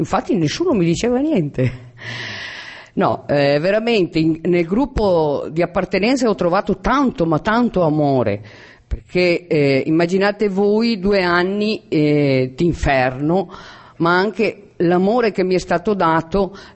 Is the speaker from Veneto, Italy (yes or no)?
yes; Veneto, Italy; appartengo al gruppo Città di Bassano in Italia, in Veneto. Non si sente neanche che sono veneta, vero? Pochino.